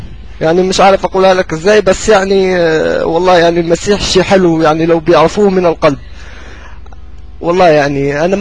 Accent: Oran, Oran Province, Algeria; أنا من وهران يا أخي

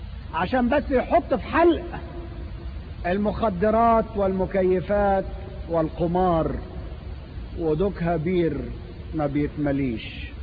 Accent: Egypt; ده زي عندنا في مصر في القانون عشماوي

